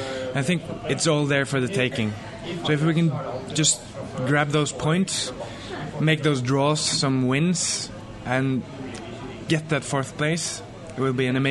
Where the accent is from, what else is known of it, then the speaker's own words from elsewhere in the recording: Norway; I am from Norway, yes.